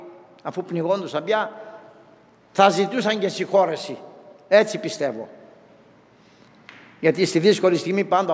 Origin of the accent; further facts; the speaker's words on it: Greece; Λυπάμαι που το λέω, γιατί είμαι Έλληνας.